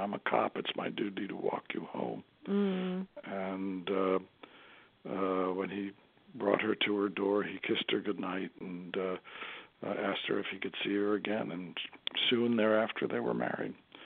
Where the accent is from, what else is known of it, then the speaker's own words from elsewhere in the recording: Manhattan, New York, United States; moved away as an adult; also born or lived in Red Bank, New Jersey; now in Portland, United States; And so I was really raised in Manhattan.